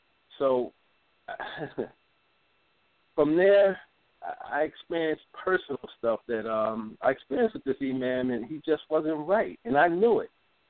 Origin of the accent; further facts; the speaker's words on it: Philadelphia, Pennsylvania, United States; I'm from Philadelphia.